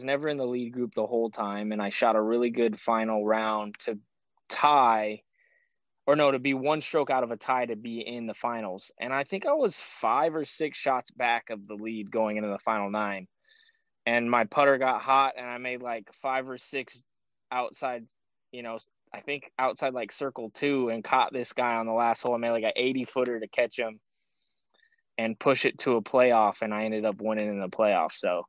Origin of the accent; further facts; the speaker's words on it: Show Low, Arizona, United States; also born or lived in Flagstaff / Phoenix; I was born and raised in Arizona, all over the place. Born in Flagstaff, raised in Cholo, and I spent most of my adulthood in Phoenix.